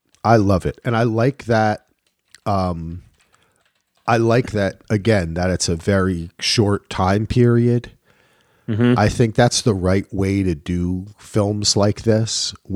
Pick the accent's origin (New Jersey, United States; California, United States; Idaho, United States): New Jersey, United States; I am from New Jersey.